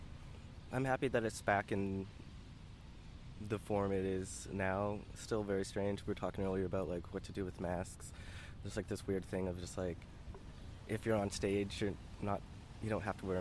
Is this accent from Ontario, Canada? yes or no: no; Calgary, Alberta, Canada; I grew up in Calgary